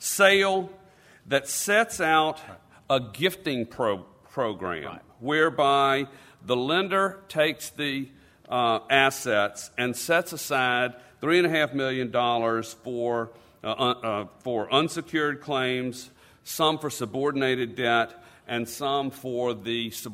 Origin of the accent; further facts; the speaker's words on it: Louisiana, United States; but I'm from Louisiana, and so we lose.